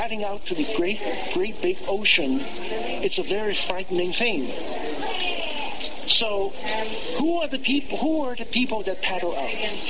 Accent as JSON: {"language": "English", "country": "United States", "said": "you meaning us, I'm an American"}